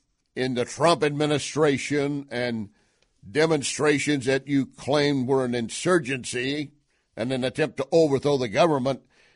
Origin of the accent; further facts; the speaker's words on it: Texas, United States; I mean, I am from Texas, so I have a BS degree.